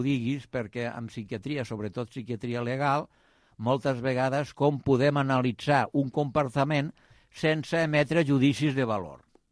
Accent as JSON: {"language": "Catalan", "town": "Reus", "region": "Catalonia", "country": "Spain", "tie": "born or raised there", "said": "Jo sóc fill de Reus"}